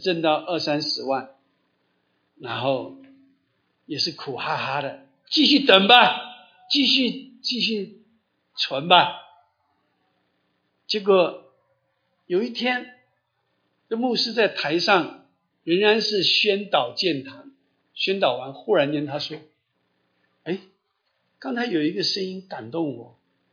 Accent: China; 我说你不知道我们中国人啊，我说我们中国人，我不吃饭我都要把你钱付了，我不会欠你一毛钱的。

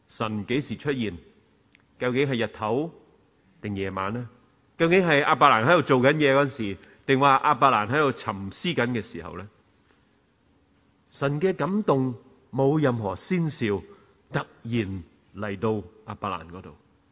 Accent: New Territories, Hong Kong; 我都试过由乡下搬出来醒住，你知道我在新界长大，咁啊容易適應一啲喎

